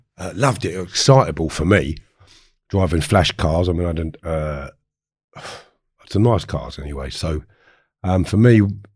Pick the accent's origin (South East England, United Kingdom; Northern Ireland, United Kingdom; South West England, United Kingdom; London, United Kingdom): London, United Kingdom; Harefield; So I grew up in Harefield. It's a village, large village. It was a very busy village for pubs.